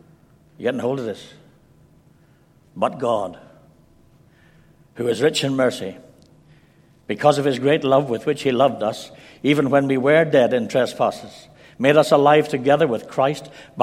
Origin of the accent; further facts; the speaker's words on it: Scotland, United Kingdom; born there; I've got a Welsh name. I've got an English father. I've got an Irish mother. And I was born in Scotland. So I think what you'd call a UK product.